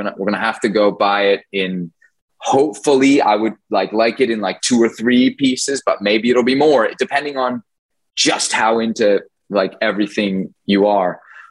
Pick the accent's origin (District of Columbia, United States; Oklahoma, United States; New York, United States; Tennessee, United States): District of Columbia, United States; Washington; You know, I grew up in Washington, D.C. That's super different and mixed than somebody who grew up in El Paso.